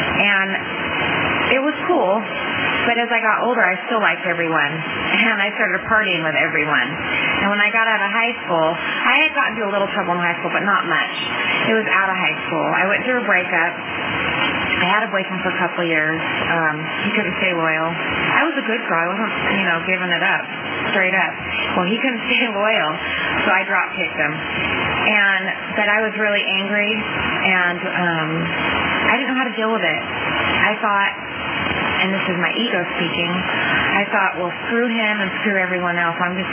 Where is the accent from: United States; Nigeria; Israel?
United States; Lemoore, California; I am a Portuguese, Italian, Scandinavian, and what's my other name? Oh, Basque. Born and raised in Lemoore, California, and I grew up there like my father.